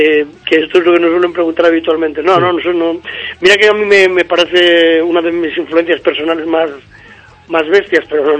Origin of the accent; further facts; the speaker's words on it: Avilés, Asturias, Spain; Nosotros somos de Avilés, que bueno, ahora mismo es un cementerio industrial